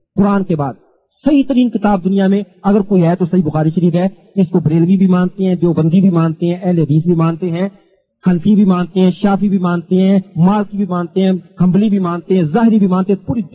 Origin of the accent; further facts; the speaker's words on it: Lahore, Punjab, Pakistan; اور میں آپ کو اپنے شہر کا قصہ سناتا ہوں, میرا تعلق لاہور شہر سے ہے.